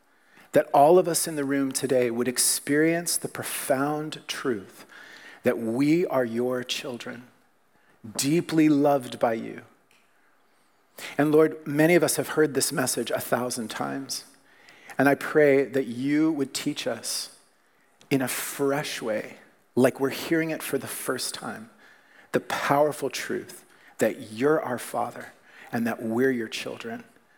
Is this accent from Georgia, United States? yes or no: no; Texas, United States; born there; But when I was apparently 2 years old, living in Texas, I was born in Texas, so I was at a lake in Texas